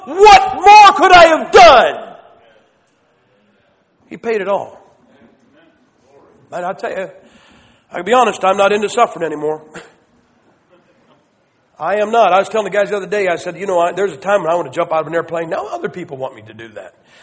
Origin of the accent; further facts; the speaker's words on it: Northern US, United States; Now, I'm a Yankee, and we had a Civil War, and here's how I explain that. I'm from the North.